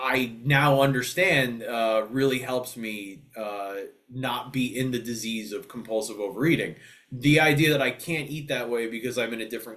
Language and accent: English; New Jersey, United States; which I'm from Jersey, right outside of New York.